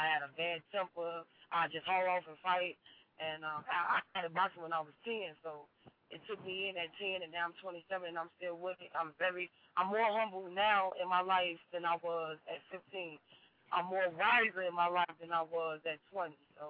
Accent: Chicago, Illinois, United States; That's my ring name. I'm 27 years of age. I was born and raised in Cabrini Green to a mother of 5.

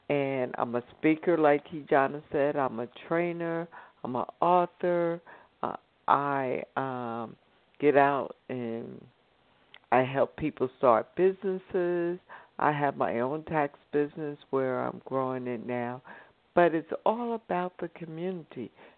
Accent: New Jersey, United States; I'm originally from New Jersey. So shout out to all my New Jersey folks.

